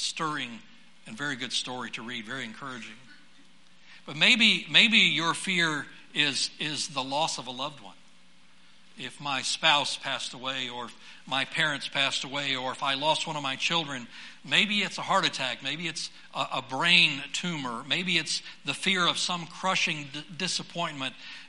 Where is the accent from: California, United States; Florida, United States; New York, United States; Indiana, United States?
Florida, United States; I grew up in South Florida